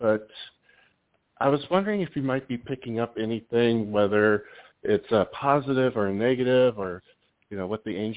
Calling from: Tampa, Florida, United States; I'm calling from Tampa, Florida.

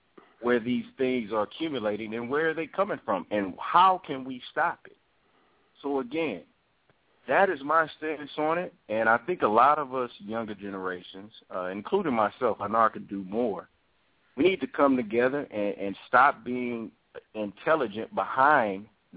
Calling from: Houston, Texas, United States; I'm calling from Houston, Texas.

